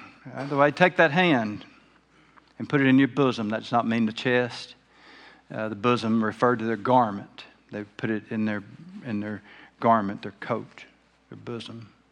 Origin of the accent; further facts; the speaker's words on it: Arkansas, United States; But being a boy growing up in South Arkansas, if I found a snake in my yard, I was inclined to pick it up.